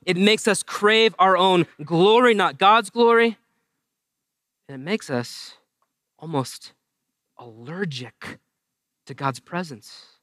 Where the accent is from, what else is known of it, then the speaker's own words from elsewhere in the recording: New England, United States; As many of you know, I grew up in New England